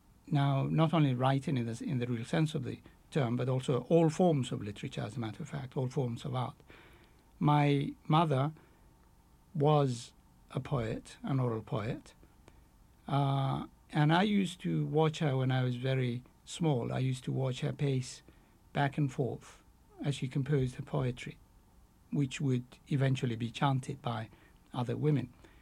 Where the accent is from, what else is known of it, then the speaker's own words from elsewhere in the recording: Somalia; first language Somali; English is a second language; when I started writing in English, Somali, the language which I, my mother tongue, had no orthography